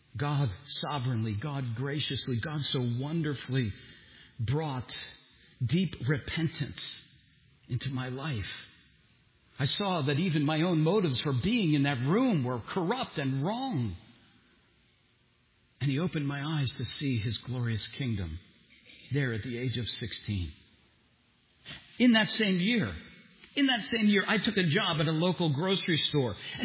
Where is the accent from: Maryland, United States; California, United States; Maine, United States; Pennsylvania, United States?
Pennsylvania, United States; Philadelphia; When I was 16 years old, after my family moved to Pennsburg, a friend that I grew up with in Philadelphia saw my father's name as she was reading the phone book.